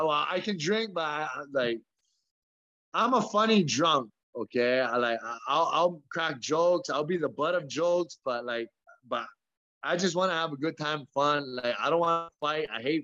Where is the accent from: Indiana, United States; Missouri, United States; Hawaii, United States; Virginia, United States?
Hawaii, United States; Yeah, but I'm American, you know what I mean? But I'm from Hawaii. I was born and raised in Hawaii. So I'm not from the States. But I am.